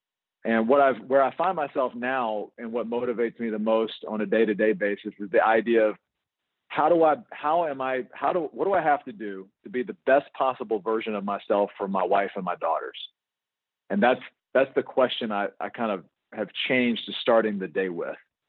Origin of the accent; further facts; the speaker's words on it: Louisiana, United States; and I'm a originally from Louisiana, so I love the Saints.